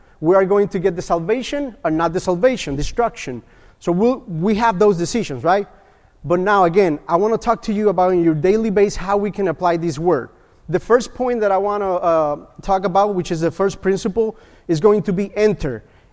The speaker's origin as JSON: {"language": "English", "country": "Puerto Rico", "moved": "as an adult", "said": "most likely you guys know that I came from Puerto Rico."}